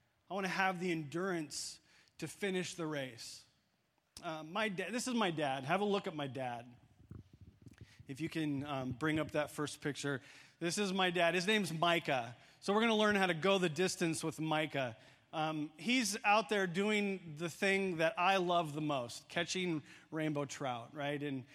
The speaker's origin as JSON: {"language": "English", "region": "Washington", "country": "United States", "tie": "born or raised there", "said": "the last major race I ran with my dad was a 25K race along the Columbia River in my home state of Washington State."}